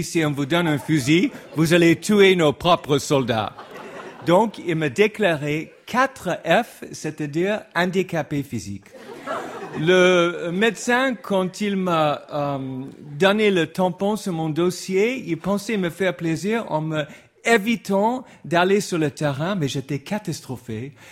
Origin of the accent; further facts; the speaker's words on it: Hollywood, California, United States; moved away as an adult; now in France; Et j'ai jamais plus remis les pieds à Hollywood, ma ville natale.